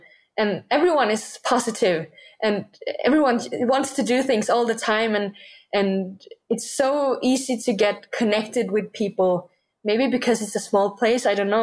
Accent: Greenland; English is a second language; I do biathlon. I am from Greenland, but I race for Denmark in the Olympics.

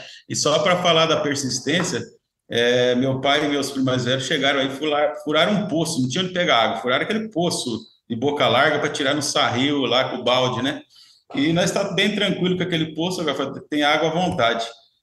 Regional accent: Figueira do Oeste, Paraná, Brazil; also born or lived in Terra Boa; Eu sou nascido em Terra Boa, no estado do Paraná, né? Fui criado em Figueira do Oeste, no distrito de Engenheiro Beltrão, né? Que fica entre Campo Mourão e Maringá

